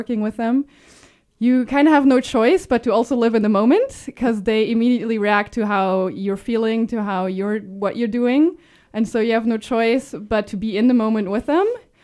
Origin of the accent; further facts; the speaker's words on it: Luxembourg; moved away as an adult; also born or lived in St. Petersburg, Florida / Claremont, California; I am born and raised in Luxembourg.